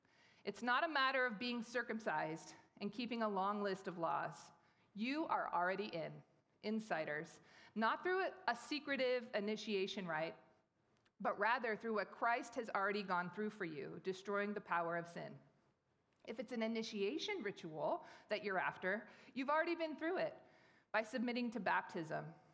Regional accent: Alaska, United States; I grew up in Alaska. We went to the same church my whole life

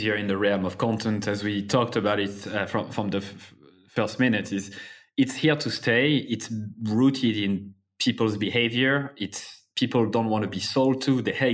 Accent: Clermont-Ferrand, Auvergne-Rhône-Alpes, France; I'm from Clermont-Ferrand in France, Clermont.

